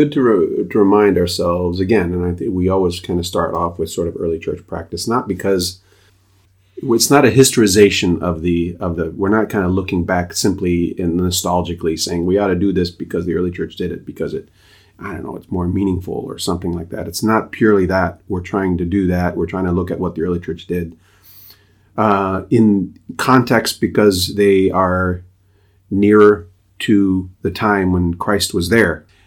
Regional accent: Papua, Indonesia; I'm a missionary kid. I grew up in West New Guinea

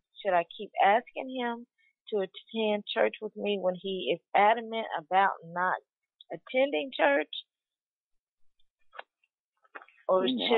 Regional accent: the South, United States; I am from the South, and I don't want to shack

